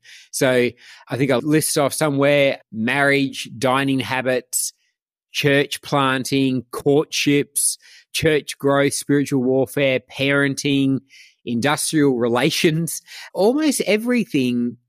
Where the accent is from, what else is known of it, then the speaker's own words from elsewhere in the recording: Albany, Western Australia, Australia; I'm from Toos. I grew up with a sister and my parents in Albany on the south coast of Western Australia.